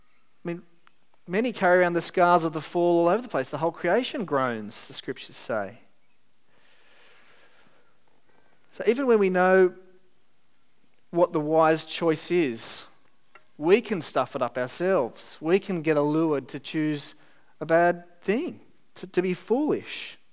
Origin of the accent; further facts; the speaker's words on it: Sydney, New South Wales, Australia; where I grew up in Sydney